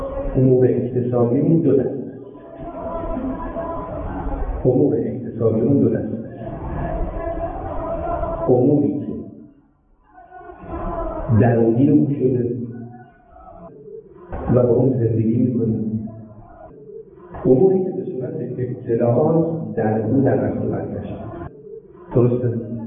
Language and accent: Persian; Tehran, Tehran Province, Iran; تو تهران به دنیا آمدم تو تهران زندگی کردم فرزندم تو تهران بوده